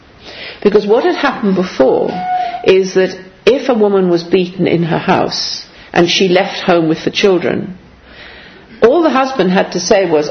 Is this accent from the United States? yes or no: no; China; also born or lived in Middle East; now in England; And I had been brought up in China. I was born in China. I'd lived in the Middle East.